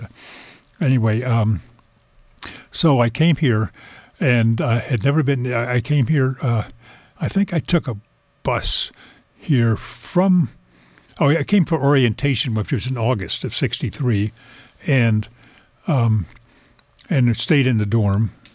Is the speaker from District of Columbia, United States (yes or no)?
yes; Washington, District of Columbia, United States; also born or lived in Alexandria; I grew up in the Alexandria or in the Washington, D.C. area. And when I was 14, I took a bus up to St. Ignace where we have a cottage.